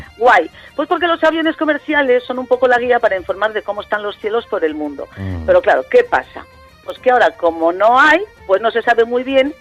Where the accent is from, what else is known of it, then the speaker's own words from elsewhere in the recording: Basque Country, Spain; yo soy vasca, no soy vasco.